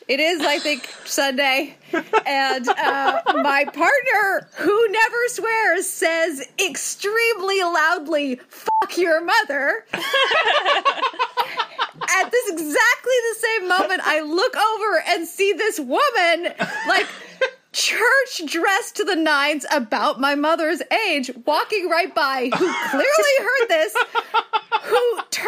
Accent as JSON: {"language": "English", "region": "California", "country": "United States", "tie": "born or raised there", "said": "For those who don't know, I am born and raised in California, which means dude is a expletive"}